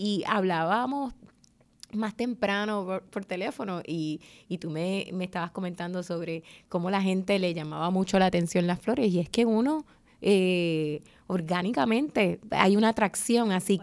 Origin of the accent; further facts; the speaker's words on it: Arecibo, Puerto Rico; yo soy de la generación de los niños que se criaron finales de los 70, 80. Y yo soy de Arecibo.